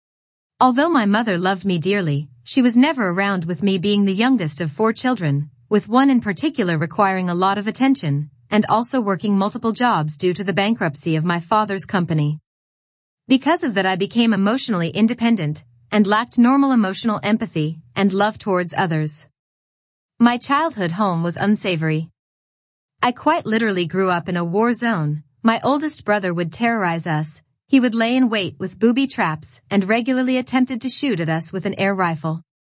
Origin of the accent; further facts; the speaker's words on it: England, United Kingdom; born there; To share with you my background, I was born in England